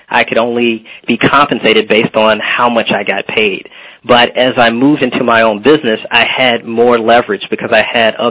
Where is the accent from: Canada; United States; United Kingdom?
United States; Chicago, Illinois; I'm originally from Chicago, so that was my dream.